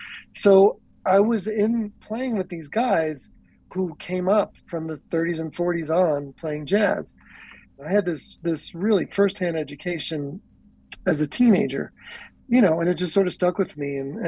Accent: Tenafly, New Jersey, United States; So, yeah, I grew up in Tenafly, which is a stone's throw from New York City.

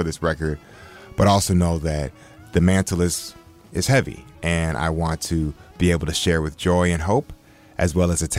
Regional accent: Chicago, Illinois, United States; We're here from Chicago, and so we resonate

